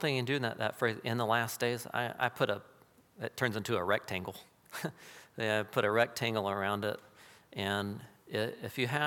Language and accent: English; United States; But we're American. We only know one language and a little bit of Spanish, maybe.